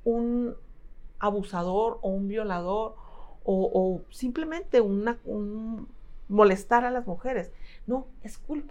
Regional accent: Jalisco, Mexico; yo soy de Jalisco, Colima es muy cercano

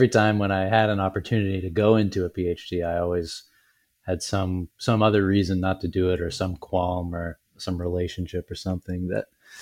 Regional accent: Canada; You can still apply as a Canadian to U.S. graduate programs.

